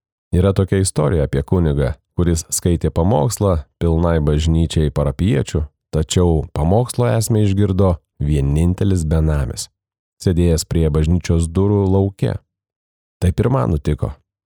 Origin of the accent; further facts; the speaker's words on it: Kaunas, Kaunas County, Lithuania; Esu lietuvis, gimęs ir augęs Kaune.